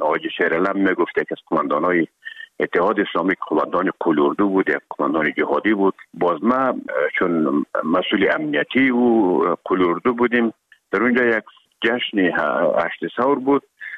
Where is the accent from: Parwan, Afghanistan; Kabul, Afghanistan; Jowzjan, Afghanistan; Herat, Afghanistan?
Herat, Afghanistan; مدتی که ما در کابل آمدیم، خوزمان از هرات که آمدیم به